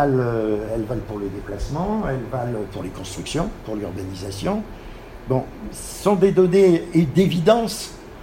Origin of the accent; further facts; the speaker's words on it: Auvergne-Rhône-Alpes, France; moi je dis pas je suis Grenoble, je dis je suis de Chartreuse, ça marche.